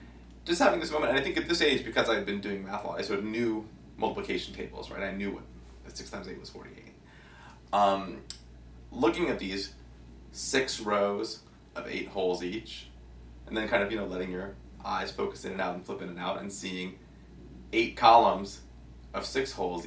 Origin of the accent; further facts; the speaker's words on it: Potomac, Maryland, United States; Not too far from here, actually, in Potomac, Maryland, in Montgomery County.